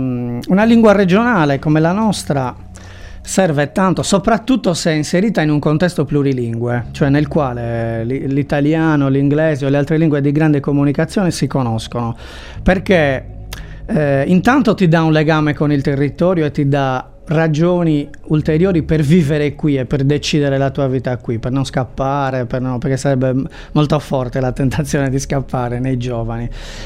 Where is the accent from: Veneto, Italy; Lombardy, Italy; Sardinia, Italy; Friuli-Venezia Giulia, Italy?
Sardinia, Italy; Laconi; moved away as an adult; now in Cagliari, Italy; io vengo da una famiglia dove comunque il sardo veniva parlato a Lacconi, diciamo, sono di Lacconi. Anche se sono a Cagliari ormai da tantissimo tempo